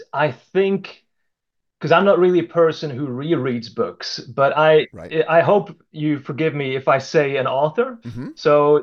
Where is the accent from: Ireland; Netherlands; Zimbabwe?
Netherlands; now in St Andrews, United Kingdom; I'm from the Netherlands. But yeah, I have lived here for the last 7.5 years in the East Coast in St. Andrews.